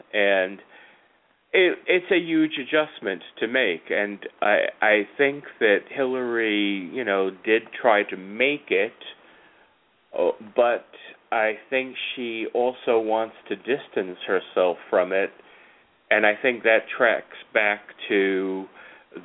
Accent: Long Island, New York, United States; Where I grew up on Long Island, when I was a kid, Long Island had several congressmen, and they were all Republicans, with the exception of one gentleman.

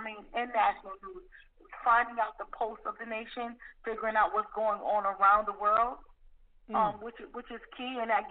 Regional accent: Buffalo, New York, United States; So, I mean, so I don't take for granted that I grew up in Buffalo, New York. It's in my heart and it's with me everywhere that I go.

